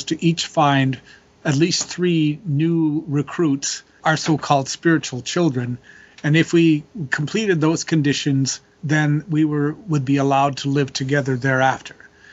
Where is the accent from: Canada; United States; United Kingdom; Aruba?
Canada; Calgary, Alberta; So I grew up in Calgary, Alberta, Canada.